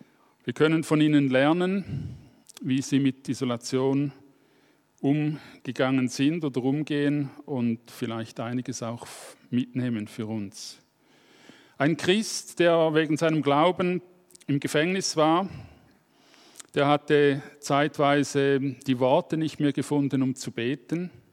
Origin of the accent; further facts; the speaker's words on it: Bern, Switzerland; Ich bin aus der Region des Aaretals zwischen Thun und Bern, dort wohne ich.